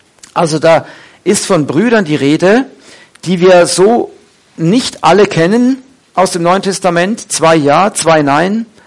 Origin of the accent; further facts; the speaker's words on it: North Rhine-Westphalia, Germany; Siegen, wie bei uns im Siegerland